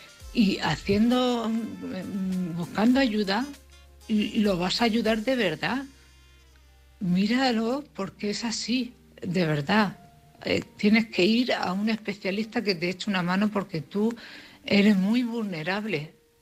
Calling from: Cartagena, Region of Murcia, Spain; de Cartagena.

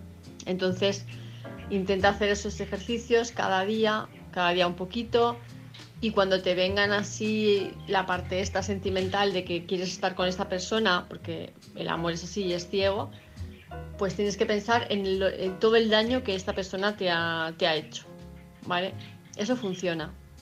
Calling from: Palma, Balearic Islands, Spain; de Palma de Mallorca.

